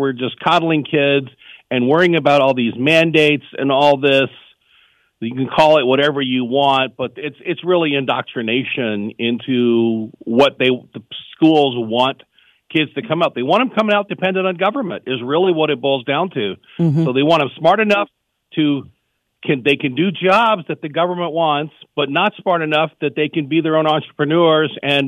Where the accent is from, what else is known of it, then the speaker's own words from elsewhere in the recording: Virginia, United States; accent: southern; It's a southern accent. I grew up in Virginia, so I'm getting that southern drawl coming back in every so often.